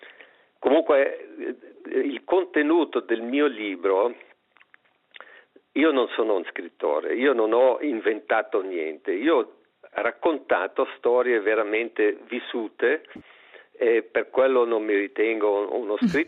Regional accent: Vienna, Austria; Italian is a second language; perché io sono viennese, io sono austriaco, per quello il mio italiano è un po' limitato

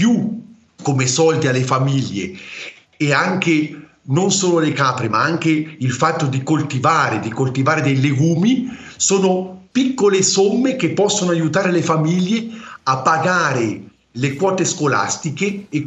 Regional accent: Morbio Inferiore, Ticino, Switzerland; now in Neuchâtel, Switzerland; sono di Morbio Inferiore, di origine. Sono nato a Morbio Inferiore, poi dopo con gli studi che ho fatto in teologia, eccetera, all'Università di Friburgo, sono andato a abitare nel canton di Neuchâtel

